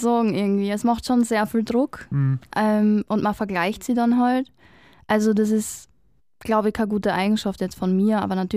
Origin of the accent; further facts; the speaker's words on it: Austria; als Österreicher